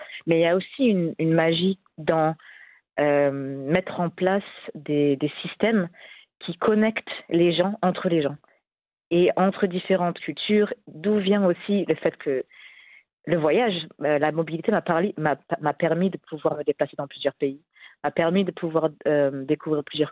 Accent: France; born there; also born or lived in Libya; je suis née en France de père marocain et de mère réunionnaise de l'île de la Réunion dans l'océan Indien. Et j'y suis restée pendant 3 ans. Et après, on a déménagé en Libye pendant 3 ans. Puis de retour en France pour 6 ans.

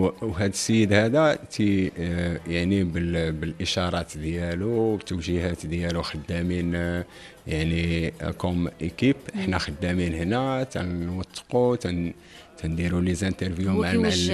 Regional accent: Morocco; حنا بالنسبه لنا كمغاربه

